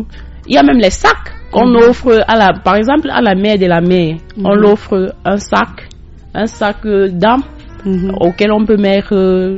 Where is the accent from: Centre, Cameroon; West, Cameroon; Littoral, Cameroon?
West, Cameroon; Batcham; Maintenant, par exemple, à l'ouest, la dot est symbolique, notamment chez nous, à Batcham.